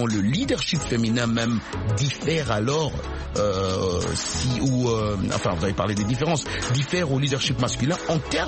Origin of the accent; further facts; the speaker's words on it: United States; En tant qu'Américain, tout le monde doit être tolérant des deux côtés